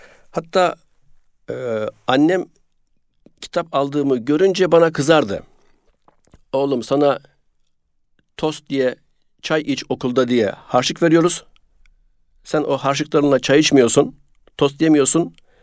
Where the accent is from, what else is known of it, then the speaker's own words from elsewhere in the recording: Bandırma, Balıkesir, Turkey; Ben Bandırma'nın Kayacık Köyü'nde doğdum. 1970 yılının son ayı. Nüfusta 71 yazar. İlkokulu o köyde okudum. Köy Bandırma'ya çok yakındı. Yani 2 kilometre falan.